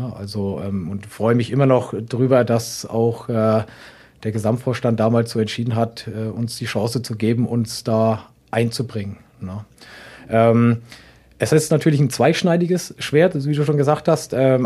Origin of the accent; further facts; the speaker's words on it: Bamberg, Bavaria, Germany; now in Braunschweig, Germany; Manchmal hört man das noch, wenn ich nach Bamberg zurückgehe, dann sagen sie, ich hätte meinen Dialekt verloren.